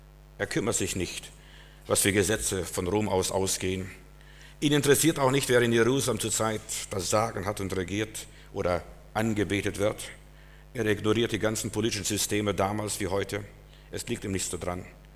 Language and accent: German; Berlin, Germany; Wir als Berliner wissen das, was es bedeutet, als die Mauer fiel.